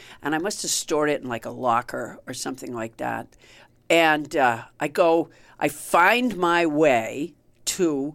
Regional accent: Massachusetts, United States; Oh, I'm from Massachusetts.

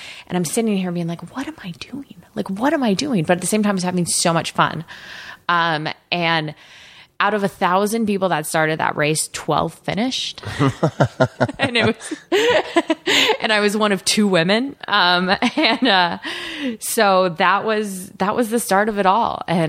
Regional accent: Portland, Oregon, United States; I grew up in Portland, Oregon.

